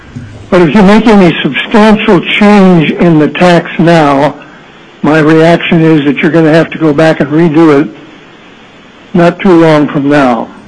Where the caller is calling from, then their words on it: Anchorage, Alaska, United States; I'm speaking from Anchorage.